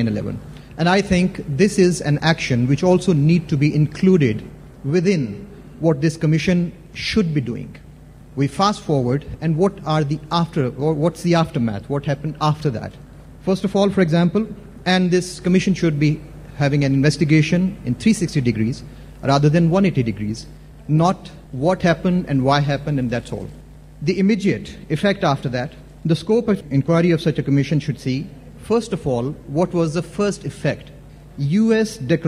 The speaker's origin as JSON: {"language": "English", "country": "Pakistan", "said": "I would like to mention it's a great honor and pleasure"}